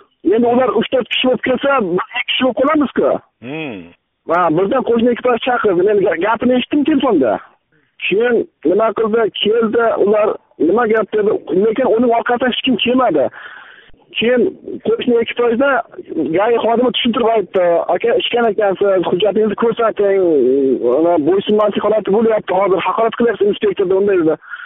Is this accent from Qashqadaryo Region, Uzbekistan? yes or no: yes; Dehqonobod, Qashqadaryo Region, Uzbekistan; born there; Men 1979-yil 30-yanvar kuni Qashqadaryo viloyati Dehqonobod tumanida tug'ilganman. Millatim o'zbek.